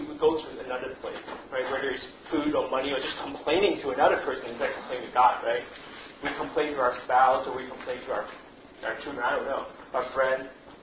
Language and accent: English; United States; And I'm from the States again, right?